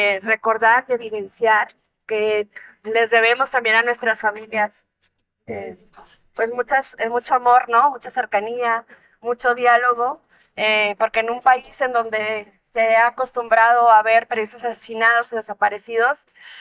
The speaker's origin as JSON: {"language": "Spanish", "region": "Chihuahua", "country": "Mexico", "said": "vengo del estado de Chihuahua."}